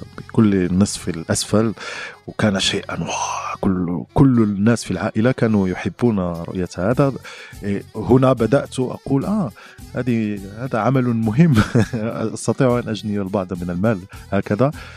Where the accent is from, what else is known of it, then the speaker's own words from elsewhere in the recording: Fez, Fès-Meknès, Morocco; ولدت في فاس، في مدينة فاس، في المدينة القديمة ديال فاس، في عائلة اللي كتهتم بالمسرح